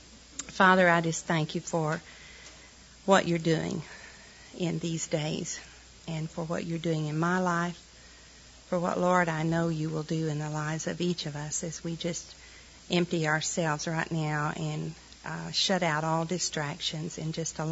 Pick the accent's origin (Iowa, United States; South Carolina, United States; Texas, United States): Texas, United States; Wichita Falls; We're from Wichita Falls, Texas.